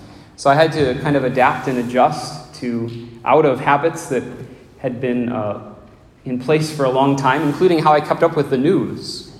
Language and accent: English; Kirkwood, Missouri, United States; also born or lived in Boston; So I came from Kirkwood to Wentzville by way of Boston, Massachusetts, an interesting path.